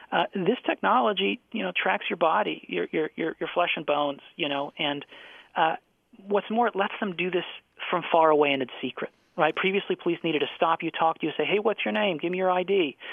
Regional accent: Lima, Peru; now in United States; I grew up in Lima, Peru.

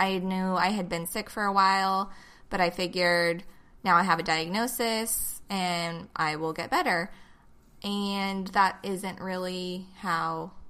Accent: California, United States; And I grew up on the Central Coast, moved here when I was a kid, and stayed until college.

